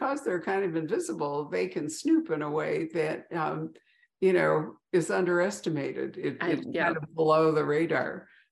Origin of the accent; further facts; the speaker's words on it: Midwest, United States; And when I grew up in the Midwest, was it the elm?